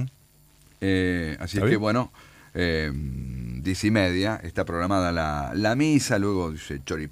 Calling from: Don Cristóbal, Entre Ríos, Argentina; de Don Cristóbal

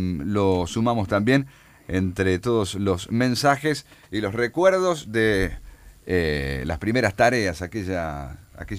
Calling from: Don Cristóbal, Entre Ríos, Argentina; de Don Cristóbal

